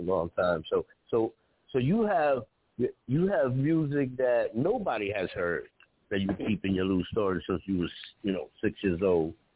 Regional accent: Bronx, New York, United States; But, because me, myself, I'm from the Bronx, and we say the BX

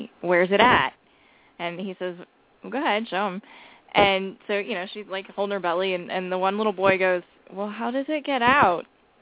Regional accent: Miami, Florida, United States; But no, I'm a city kid. I'm from Miami, Florida. But Miami is a melting pot.

